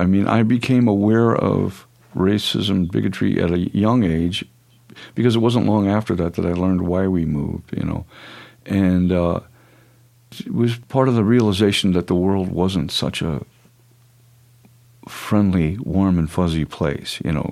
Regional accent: Ferguson, Missouri, United States; when I grew up in Ferguson as a kid, it was a product of white flight from the cities.

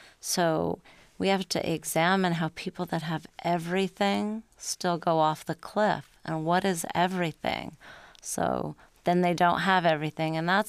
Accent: Texas, United States; I came out here from Texas.

